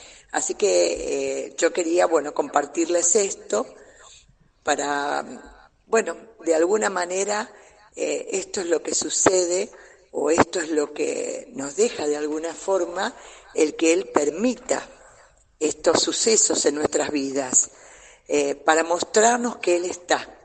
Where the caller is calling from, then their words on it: Buenos Aires, Argentina; de Buenos Aires, les mando un amor inmenso.